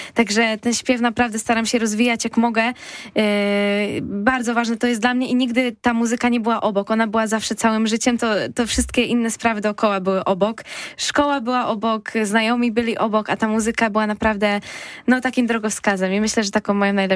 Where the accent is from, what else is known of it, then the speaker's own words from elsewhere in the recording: Konin, Greater Poland Voivodeship, Poland; Tak, pochodzę z Konina, tam się zaczęła moja droga artystyczna. No i w sumie, no, tam mieszkałam całe życie właśnie do momentu studiów